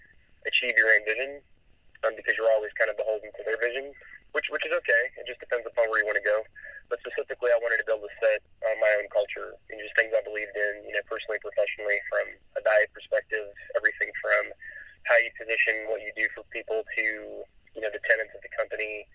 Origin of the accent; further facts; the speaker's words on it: California, United States; also born or lived in San Antonio, United States / Austin, United States; I was born in San Antonio, Texas, but spent a good part of my early life in Orange County, California, around the Laguna Niguel area, and then moved back to Texas or to Austin as a teenager